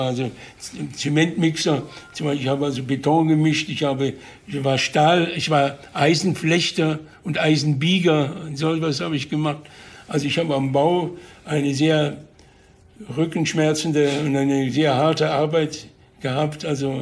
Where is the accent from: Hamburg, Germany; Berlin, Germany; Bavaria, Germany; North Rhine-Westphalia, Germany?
Bavaria, Germany; Munich; meine Heimatstadt München